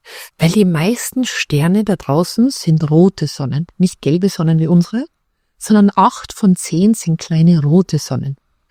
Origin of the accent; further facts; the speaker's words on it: Austria; accent: Austrian; ich muss nur aufpassen, dass ich meinen österreichischen Akzent nicht verliere, weil der ist charming